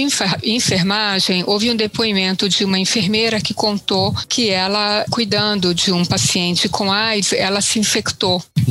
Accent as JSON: {"language": "Portuguese", "country": "Brazil", "tie": "born or raised there", "said": "Brasil com 5 anos de idade, com meus pais, minha família. Então eu me identifico com minhas origens, eu me considero italiana, mas eu sou também brasileira, porque eu cresci aqui, fiz todos os meus estudos aqui, eu me sinto brasileira."}